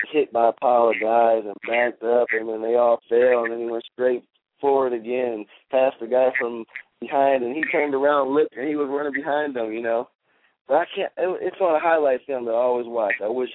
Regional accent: Detroit, Michigan, United States; I'm from Detroit, man. I used to watch the Lions. I used to watch the Lions every week, man.

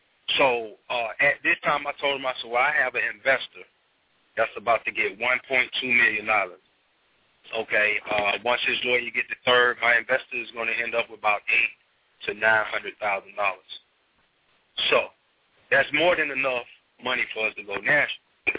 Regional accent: Columbus, Georgia, United States; Columbus, Georgia.

